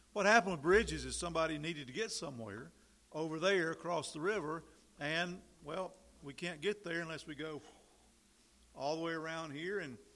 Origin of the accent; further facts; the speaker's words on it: North Carolina, United States; To go from my house that I grew up in North Carolina, to my grandmother's house, which was a common journey, I crossed two creeks and two rivers.